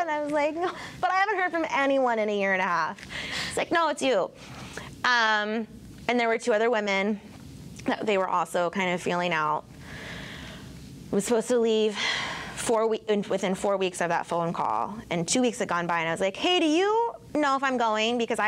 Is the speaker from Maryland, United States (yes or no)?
yes; Fort Washington, Maryland, United States; And he is from Annapolis, and I'm from Fort Washington.